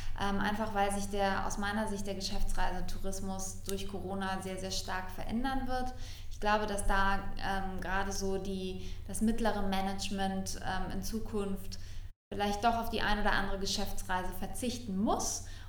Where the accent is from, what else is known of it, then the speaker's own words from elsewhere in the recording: Hamburg, Germany; Da steige ich als Hamburgerin schon selber nicht durch.